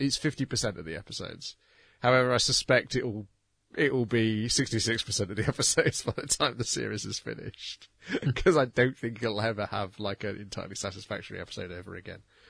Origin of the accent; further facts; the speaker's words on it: Japan; I'm from Japan.